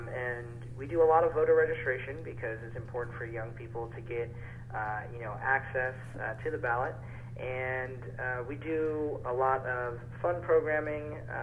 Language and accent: English; Tacoma, Washington, United States; Actually, growing up in Tacoma, went down to Mason Methodist Church and cast my ballot in person.